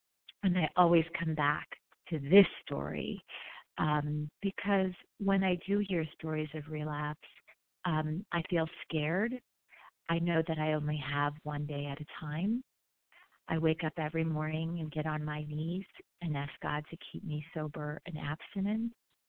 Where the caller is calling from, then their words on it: Denver, Colorado, United States; calling in from Denver, Colorado